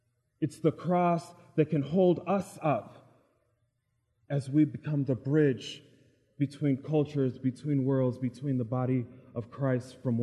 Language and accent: English; Brooklyn, New York, United States; born there; he was born in Brooklyn, as was I.